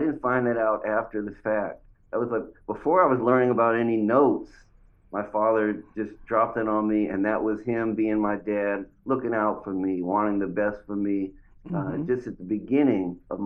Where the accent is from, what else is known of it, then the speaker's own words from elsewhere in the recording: Berkeley, California, United States; also born or lived in New York; my book begins with a whole chapter just about growing up in Berkeley, the people here who helped me. And then it goes to when I moved back to New York at 19